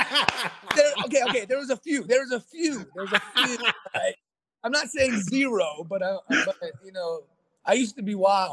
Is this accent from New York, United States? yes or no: yes; Queens, New York, United States; Born and raised in Queens, New York.